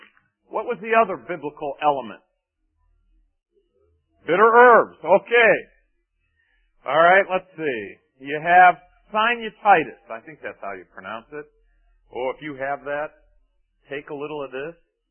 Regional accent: Ohio, United States; my grandmother used to grow horseradish when I grew up in Ohio.

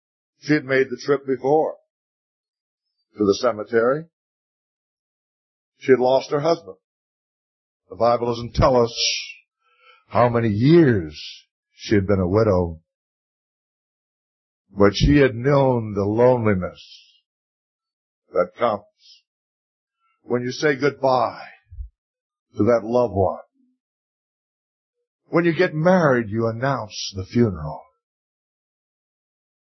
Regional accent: Bahamas; born there; I was born in the Bahamas

